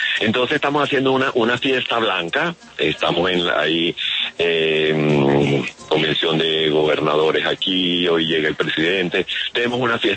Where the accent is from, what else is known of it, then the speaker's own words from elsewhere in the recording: Mompox, Bolívar, Colombia; Bueno, de aquí feliz desde mi tierra, Mompox.